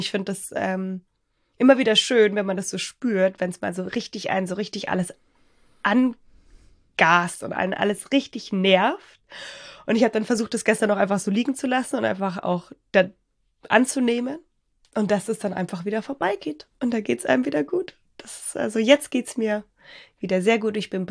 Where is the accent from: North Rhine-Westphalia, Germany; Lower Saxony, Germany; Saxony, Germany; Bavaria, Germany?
Bavaria, Germany; wie man bei uns in Bayern sagt.